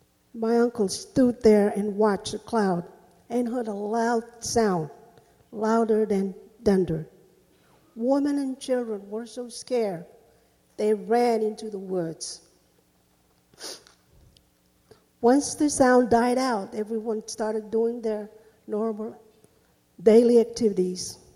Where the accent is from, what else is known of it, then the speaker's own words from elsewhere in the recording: Rongelap Atoll, Marshall Islands; I'm from Rongelap Atoll. I was only 4 years old when the U.S. returned the Rongelap people back to the island.